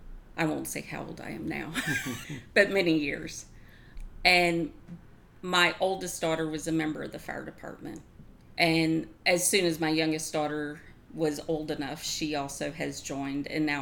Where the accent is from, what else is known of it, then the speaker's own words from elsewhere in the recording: Maryland, United States; born there; also born or lived in Mississippi / Arizona; I was born in Maryland, moved to Mississippi, then to Arizona, and then back here.